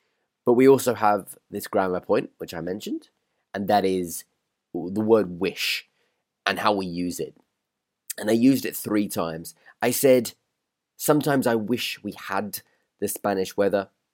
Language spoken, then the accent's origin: English; United Kingdom; As I sit here recording this podcast, I look out of the window and see a grey, gloomy December day. This is typical British weather.